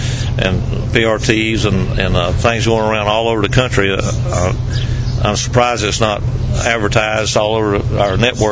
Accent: Florida, United States; I'm from North Florida.

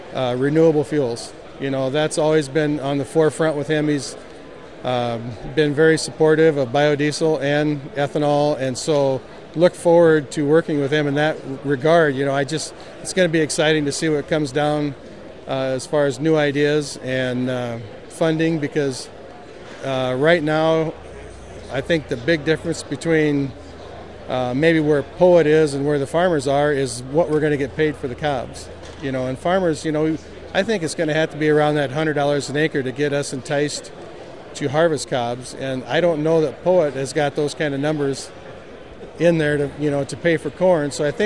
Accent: Iowa, United States; I'm from Solander, Iowa, about 10 miles east of Emmitsburg, and mainly a corn soybean farmer

